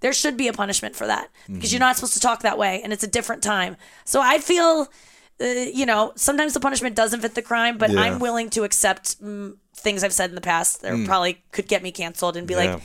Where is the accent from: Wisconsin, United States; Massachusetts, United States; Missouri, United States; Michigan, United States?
Missouri, United States; St. Louis; I was raised in St. Louis.